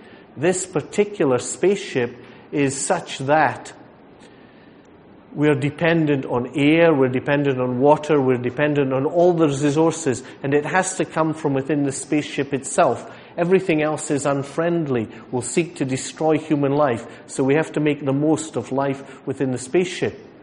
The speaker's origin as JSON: {"language": "English", "region": "Scotland", "country": "United Kingdom", "said": "particularly as a Scotsman when I have to pay for the amount of water consumed."}